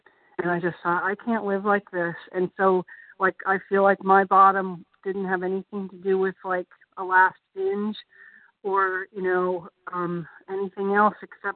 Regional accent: Pennsylvania, United States; I'm from Pennsylvania

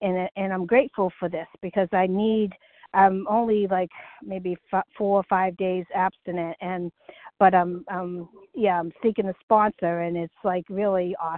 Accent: North Carolina, United States; I'm from North Carolina.

